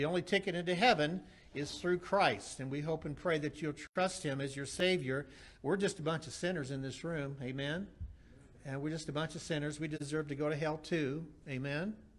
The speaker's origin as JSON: {"language": "English", "region": "Kansas", "country": "United States", "tie": "born or raised there", "said": "I was born and raised in Kansas, and my daddy was a Baptist preacher"}